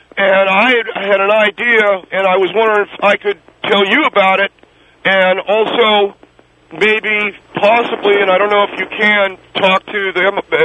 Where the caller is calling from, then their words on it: Temple City, California, United States; I'm calling from Temple City.